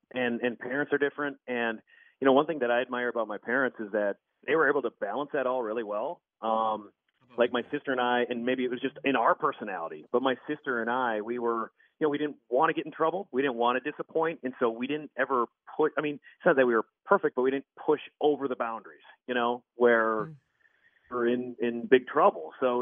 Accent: Perham, Minnesota, United States; great candy that's from, you know, right here in Minnesota, from my hometown in Perm.

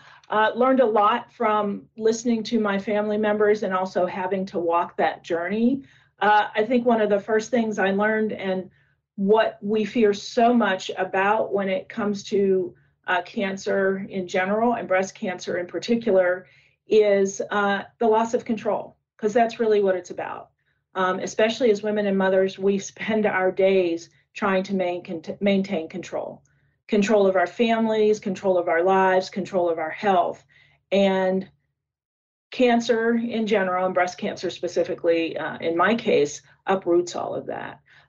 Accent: Pittsburgh, Pennsylvania, United States; moved away as an adult; also born or lived in Lehigh Valley; now in Texas, United States; No, I'm not. I'm originally from Pittsburgh. I am a Steelers fan. And before I headed to Texas 15 years ago, I spent over 10 years down in the Lehigh Valley. So I am certainly native to Pennsylvania.

